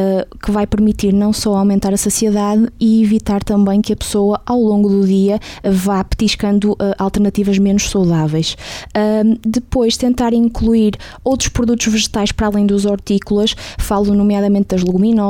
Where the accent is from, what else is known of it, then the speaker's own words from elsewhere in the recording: Braga, Portugal; Eu sou de cá de Braga, portanto tenho raízes nortenhas